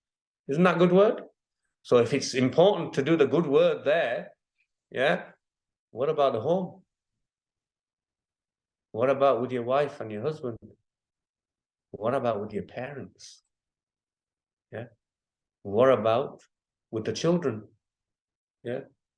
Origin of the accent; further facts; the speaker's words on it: Pakistan; I'm from Pakistan.